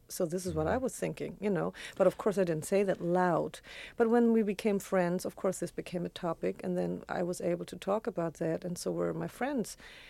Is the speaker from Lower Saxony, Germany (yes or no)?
no; Hamburg, Germany; I was born in Hamburg in 1946, which is, of course, a classic year.